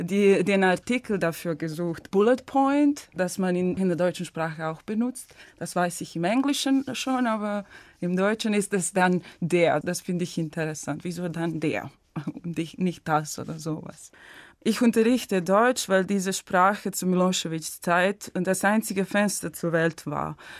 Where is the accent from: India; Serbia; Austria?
Serbia; Užice, Zlatibor District; German is a second language